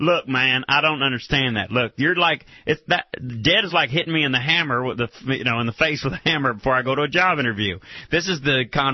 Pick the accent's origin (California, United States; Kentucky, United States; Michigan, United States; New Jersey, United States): Kentucky, United States; from my home state of Kentucky